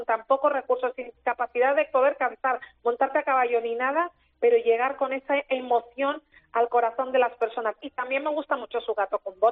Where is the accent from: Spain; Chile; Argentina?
Spain; tenemos que estar muy orgullosos como españoles de él.